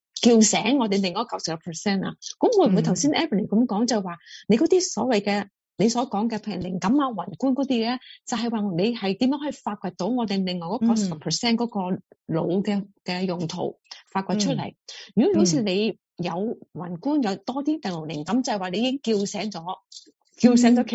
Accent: China

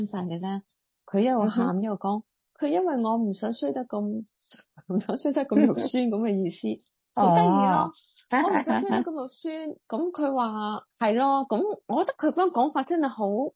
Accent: Hong Kong; 我哋香港人其实我哋自己都系香港人曾经长大啦。

